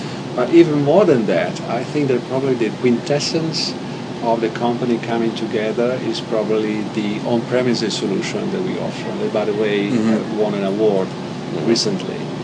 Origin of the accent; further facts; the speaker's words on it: Boston, Massachusetts, United States; now in Las Vegas, United States; well, I was raised in Boston until a few months ago, then I moved to Las Vegas.